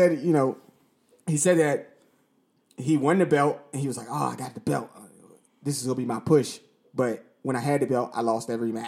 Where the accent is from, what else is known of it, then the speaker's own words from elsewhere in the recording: Rochester, New York, United States; I'm from Rochester, New York. I don't know anything about being country. Like, Rochester is a big city here in New York.